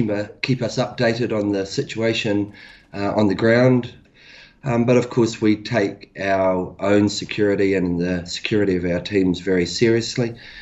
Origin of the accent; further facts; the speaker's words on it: Hawke's Bay, New Zealand; done musical performances in my hometown Hawke's Bay, or home region Hawke's Bay.